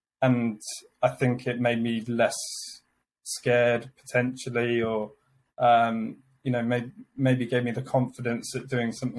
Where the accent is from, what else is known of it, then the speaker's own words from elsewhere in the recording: Amersham, South East England, United Kingdom; I'm from Amersham, which is northwest of London. So it's a small market town that was set up in between Oxford and London.